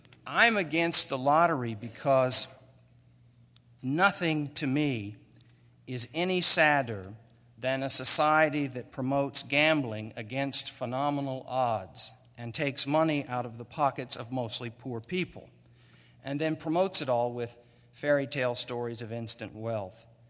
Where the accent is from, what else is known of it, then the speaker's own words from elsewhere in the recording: Oklahoma, United States; I saw something amazing in my home state of Oklahoma.